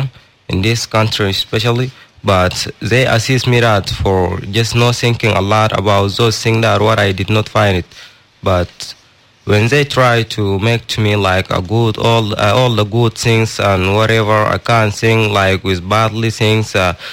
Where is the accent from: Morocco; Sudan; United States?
Sudan; I come from Sudan.